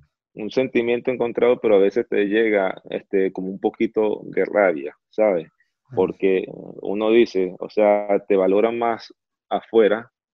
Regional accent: Venezuela; Pero a lo que vengo es que nosotros, como venezolanos, ahí está el dicho que ese uno no es profeta en su tierra

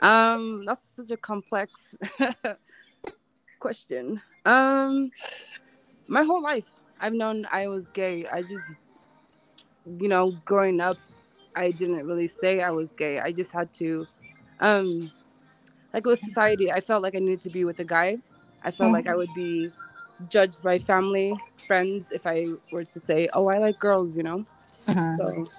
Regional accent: Salt Lake City, Utah, United States; I am from Salt Lake City.

